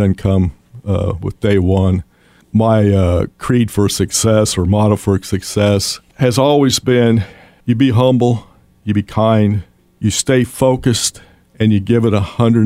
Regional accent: Danville, Illinois, United States; I'm from Danville, Illinois, and I am currently the owner of CarMac Car Capital.

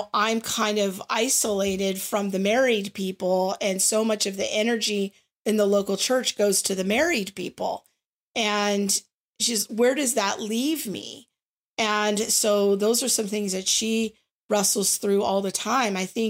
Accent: California, United States; me as an older middle-aged white woman growing up in the Valley.

